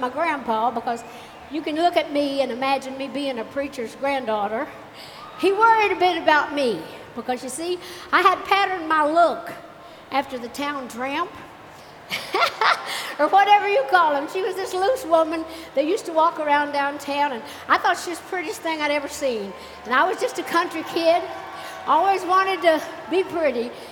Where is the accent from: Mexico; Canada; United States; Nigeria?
United States; Great Smoky Mountains; Of course, I remember a lot of things growing up in the Great Smoky Mountains, all the people that kind of touched my life, and the folks that kind of helped make all the memories.